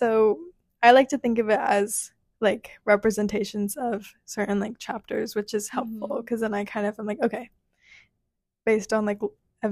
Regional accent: La Jolla, California, United States; born there; I was born in La Jolla. I was born in La Jolla. I'm like 30 minutes from there.

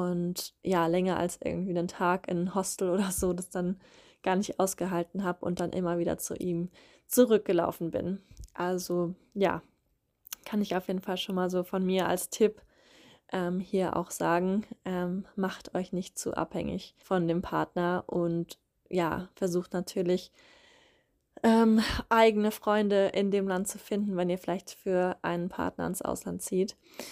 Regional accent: Germany; moved away; wir zusammen nach Deutschland fliegen und dann den Spieß umdrehen. Und genau, dann werde ich eben

